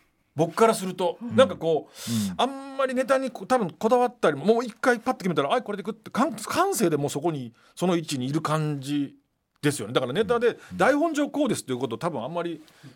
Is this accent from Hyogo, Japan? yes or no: yes; Amagasaki, Hyogo, Japan; 僕は尼崎出身で、